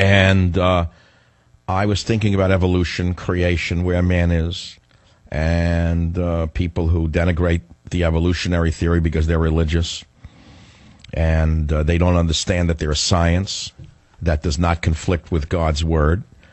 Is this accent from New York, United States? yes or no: yes; New York, United States; And remember, I come from New York where there are many races